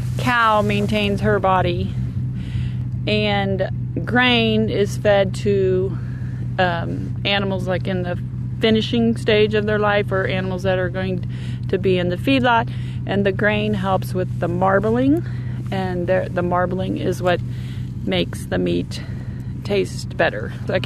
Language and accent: English; Centralia, Missouri, United States; I'm from Centralia, Missouri, and I own approximately 100 to 125 cows